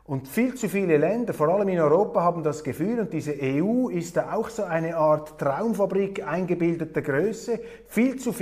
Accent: Switzerland; Und als Schweizer sage ich Ihnen, je mehr diese Welt da draußen brennt, desto wichtiger ist es, dass wir unsere Unabhängigkeit verteidigen

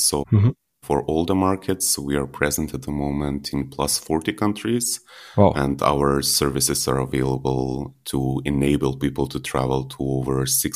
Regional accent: North Macedonia; now in Germany; I'm coming from Macedonia … living in Germany for over 5 years.

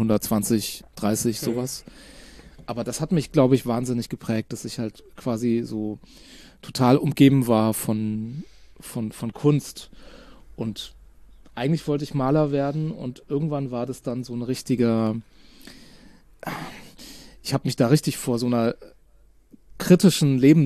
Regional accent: Kronberg, Hesse, Germany; ich bin in einem Haus aufgewachsen in Kronberg, was tatsächlich von einem Mitglied der Kronberger Malerkolonie gebaut worden ist.

